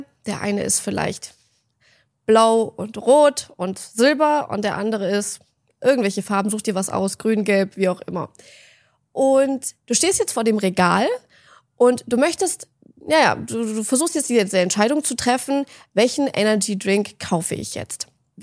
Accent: Grafenau, Baden-Württemberg, Germany; Ich komme aus Stuttgart gebürtig, also eigentlich komme ich aus einem kleinen Dorf. Das ist so ungefähr 20 Kilometer weit weg von Stuttgart und das, ihr müsst euch das vorstellen, das ist gefühlt mitten in der Provinz. Also das Dorf heißt Grafenau

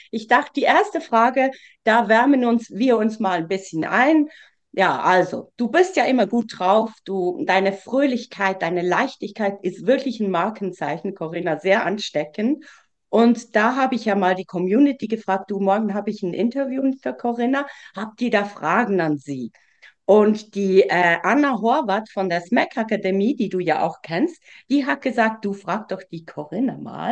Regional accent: Switzerland; Es gibt etwas, was für mich eine Herausforderung war als Schweizerin

